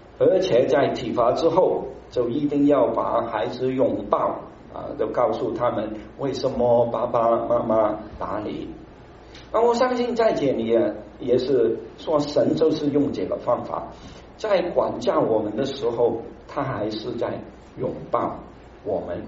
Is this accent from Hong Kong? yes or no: yes; Hong Kong; 因为我是香港来的，所以我很注意香港的新闻